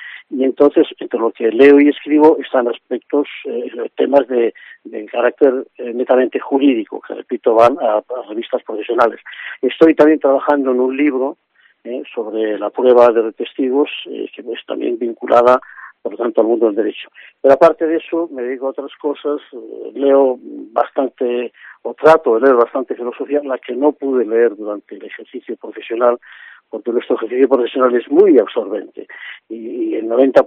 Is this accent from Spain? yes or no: yes; Betanzos, Galicia, Spain; now in Vigo, Spain; no soy vigués de nacimiento, porque soy de Betanzos, pero esto me vino, era en realidad ya vigués residente, y vigués consorte y consuerte, y vigués padre de dos hijos vigueses y de tres nietos vigueses